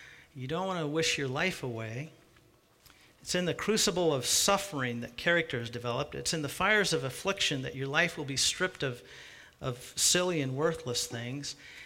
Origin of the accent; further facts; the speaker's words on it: Washington, United States; I grew up in Central Washington, and almost everybody I went to school with, their dads had an orchard.